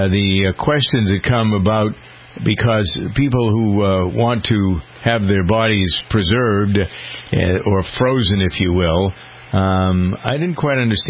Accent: Framingham, Massachusetts, United States; Framingham is my hometown, and a lot different than where Ken is down in sunny Florida.

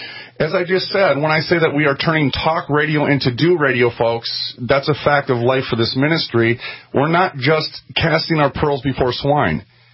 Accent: Minnesota, United States; And I understand back home in Minnesota, it is actually a snowstorm going on.

